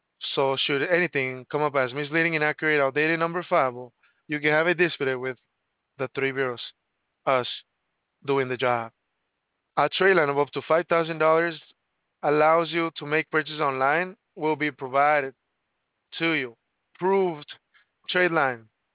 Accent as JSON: {"language": "English", "region": "California", "country": "United States", "tie": "born or raised there", "lives_now": "Newport, United States", "said": "I grew up in Orange County, though, like it's close by, so that's why I said that."}